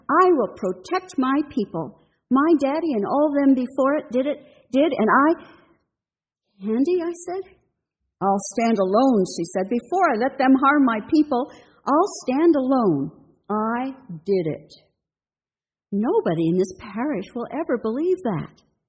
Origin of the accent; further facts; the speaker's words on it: Midwest, United States; And I'd ask you to bear with me as this Midwesterner attempts the language of the bayou.